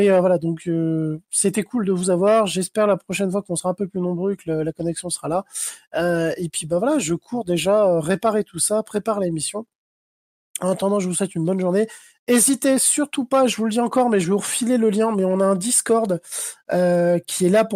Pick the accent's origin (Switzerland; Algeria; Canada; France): France; South; quand je descends dans mon sud, que je suis avec ma famille, en une semaine, quand mon accent il revient, c'est terrible. J'ai l'accent pareil